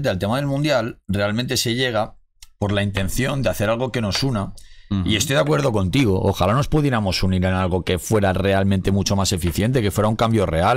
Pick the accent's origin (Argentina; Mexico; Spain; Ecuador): Spain; a veces yo soy español